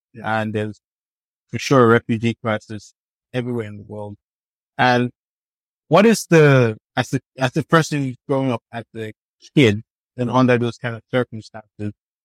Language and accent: English; Nigeria; born there; I was born in Nigeria